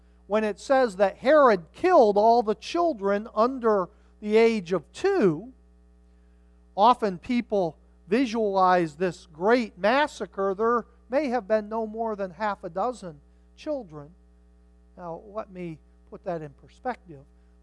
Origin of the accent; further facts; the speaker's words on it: Mansfield, Pennsylvania, United States; I grew up in Mansfield, Pennsylvania.